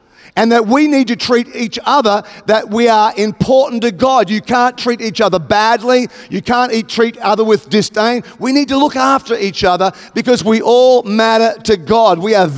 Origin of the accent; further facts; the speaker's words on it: Australia; moved away as an adult; now in United States; I'm an Australian. I live in America. I've been here nearly 18 years.